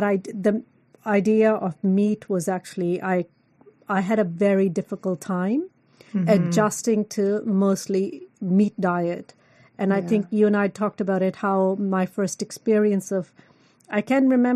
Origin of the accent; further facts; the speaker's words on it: India; born there; because I was born in India, and most of our food was vegetarian.